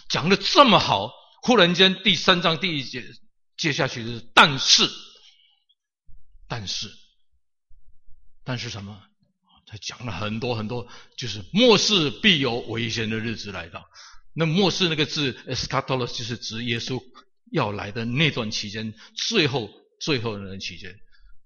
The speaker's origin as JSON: {"language": "Chinese", "country": "China", "said": "其实我们中国人很厉害，我们早很早很早就讲到这样。"}